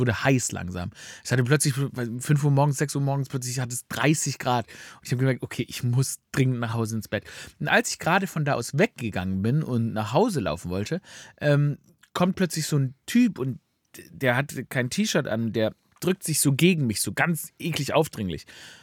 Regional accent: Stuttgart, Baden-Württemberg, Germany; ich komme aus Stuttgart, da gibt es viele Bonzen

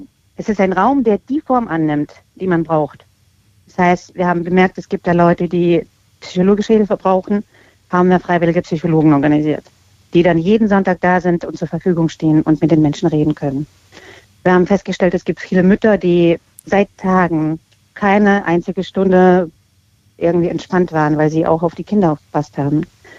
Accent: Russia; Ein Muss für mich als Russin zu sagen, was ich davon halte

